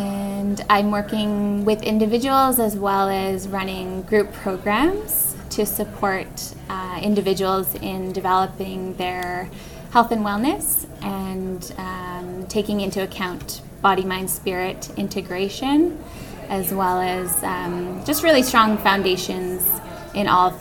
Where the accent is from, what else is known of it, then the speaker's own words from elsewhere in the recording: Victoria, British Columbia, Canada; Yeah, I grew up just over in Gordon Head.